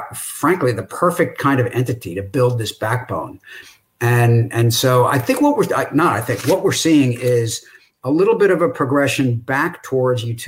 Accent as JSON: {"language": "English", "region": "New York", "country": "United States", "tie": "born or raised there", "said": "And so I'm a New Yorker, by the way. I grew up on Long Island. I worked in the city. I ended up on the West Coast, but I'm a New Yorker at heart."}